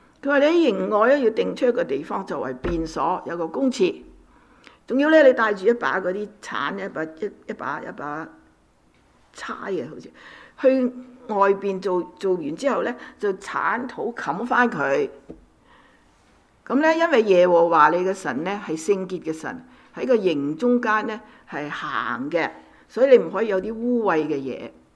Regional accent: Guangdong, China; 我們廣東人就習慣了右邊讀哪嘛

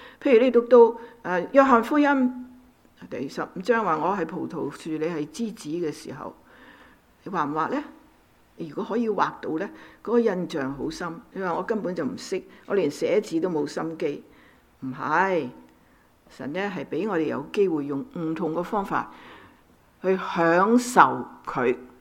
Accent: Guangdong, China; 我們廣東人就習慣了右邊讀哪嘛

